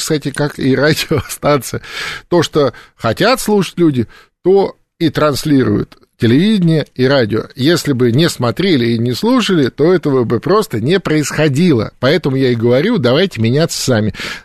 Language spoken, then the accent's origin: Russian; Belarus; ну, мы белорусы